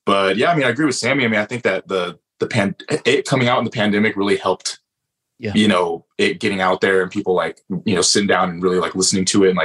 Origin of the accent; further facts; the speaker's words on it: Hollister, California, United States; born there; So I was born in Hollister, which where I'm currently living right now.